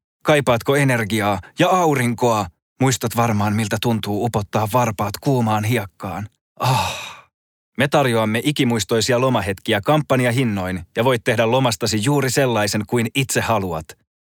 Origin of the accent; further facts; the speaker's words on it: Helsinki, Uusimaa, Finland; Mä oon syntynyt vuonna 1995. Mä oon helsinkiläinen näyttelijä, ex-skeittari ja nykyinen amatööritennispelaaja.